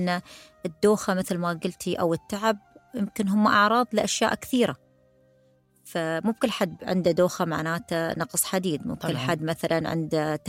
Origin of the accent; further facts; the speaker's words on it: United Arab Emirates; احنا بلادنا الإمارات